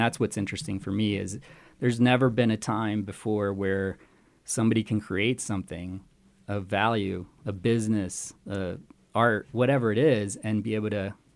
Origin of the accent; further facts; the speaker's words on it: Costa Rica; if you go to a different country, like I'm from Costa Rica